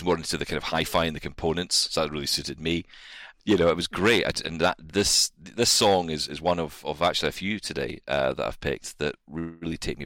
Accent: Glasgow, Scotland, United Kingdom; either growing up in Glasgow or frankly anywhere in the world, your mum and dad might mollycoddle you a little bit.

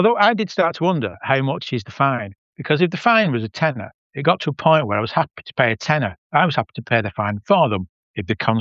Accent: Bolton, North West England, United Kingdom; We're from Bolton. We think this is nice. Best of Bolton.

